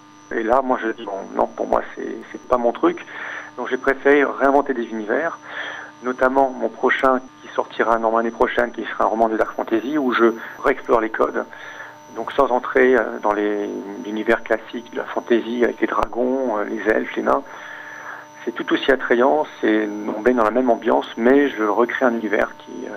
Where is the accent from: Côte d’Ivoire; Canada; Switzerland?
Côte d’Ivoire; also born or lived in Mauritania; Déjà, j'ai vécu toute mon enfance en Afrique, en Côte d'Ivoire et Mauritanie.